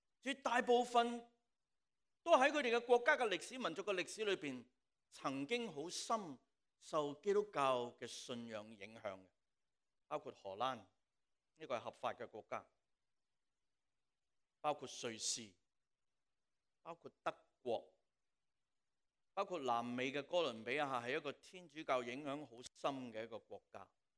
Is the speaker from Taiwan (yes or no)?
no; Hong Kong; 就是说我们香港人说就是你死得好了